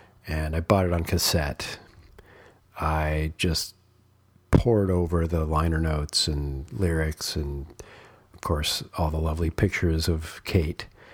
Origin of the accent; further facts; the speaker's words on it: Hamilton, Ontario, Canada; now in Toronto, Canada; I'm going to attempt to run from my current city of Toronto to my hometown of Hamilton